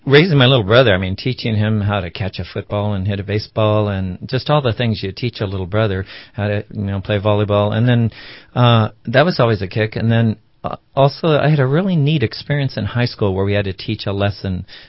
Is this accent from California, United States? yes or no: yes; Los Angeles, California, United States; But at a certain point, also growing up in Los Angeles, I wanted out.